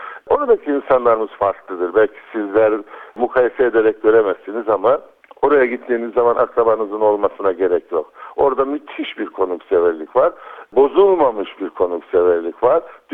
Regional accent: Küçük Kaymaklı, Nicosia District, Cyprus; Ben küçük kaymaklı değil bir köyde doğdum, büyüdüm. Lefkoşa'nın şu anda bir mahallesi gibidir. Ben doğduğum zaman da Lefkoşa'nın merkez noktasıyla aramız 1-1,5 kilometreydi.

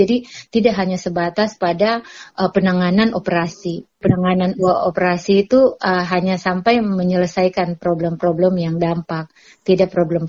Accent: Poso, Central Sulawesi, Indonesia; Karena itu bagi kami orang Poso, sebenarnya apa yang terjadi di Poso hari ini bukan lagi soal perdamaian.

